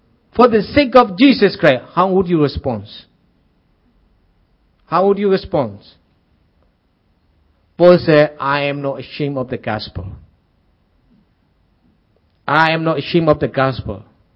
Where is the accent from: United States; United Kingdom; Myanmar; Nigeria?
Myanmar; Rakhine State; even though I came from the Buddhist background and I was born in the Buddhist family, and even though I was a Buddhist monk, when I became a believer, they do not recognize me as one of the Arkanese. I am an Arkanese.